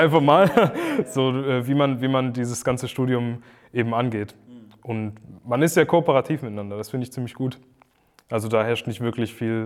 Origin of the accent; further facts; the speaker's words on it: Giessen, Hesse, Germany; Also ich komme ja aus Gießen.